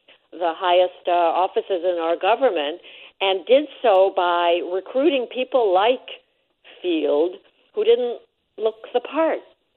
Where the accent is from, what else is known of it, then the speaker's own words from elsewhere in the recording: Budapest, Hungary; My father was AP when I was a small child growing up in Budapest in the 50s.